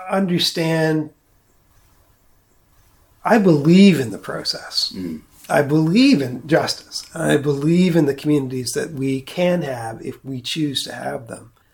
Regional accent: New Brunswick, Canada; No, I am from New Brunswick.

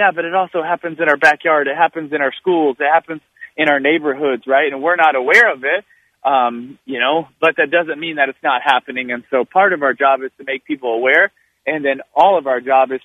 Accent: Jacksonville, Florida, United States; I love my hometown of Jacksonville

